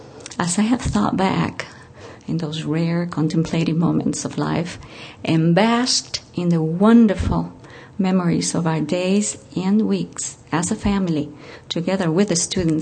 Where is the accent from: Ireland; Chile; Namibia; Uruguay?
Uruguay; moved away as an adult; also born or lived in Spain; now in United States; I was born in Spain. I had moved in my pre-teenage years with my parents to Uruguay. And in my college years, I had taken up residency in the United States under trying and difficult circumstances.